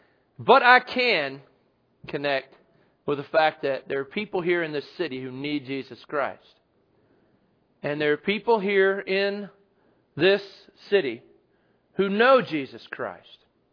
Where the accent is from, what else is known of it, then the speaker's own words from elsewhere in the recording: Alabama, United States; And I was raised in Alabama